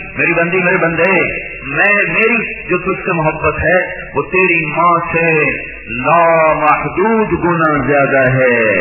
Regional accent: Multan, Punjab, Pakistan; حالانکہ چھوٹا سا ہمارا گاؤں دیہاتی علاقہ ملتان

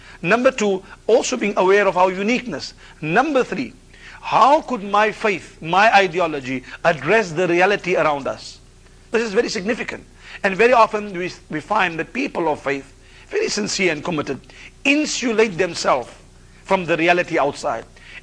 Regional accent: South Africa; I'm from South Africa, as you know

